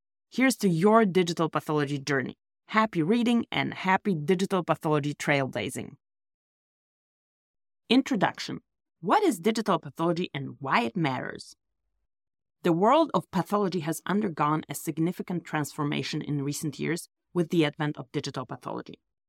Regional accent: Poland; English is a second language; moved away as an adult; also born or lived in Germany; I'm originally from Poland, but went to do my veterinary pathology residency in Germany.

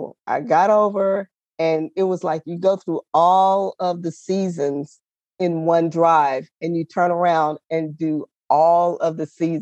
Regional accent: Texas, United States; I'm from Texas, never been to Big Bend.

